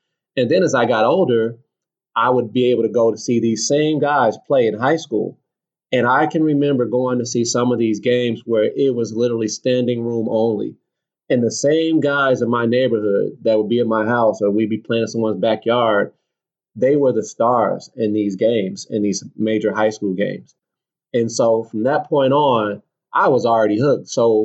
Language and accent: English; Phoenix, Arizona, United States; I grew up in Phoenix, Arizona, and you wouldn't think a lot of ball players would come from there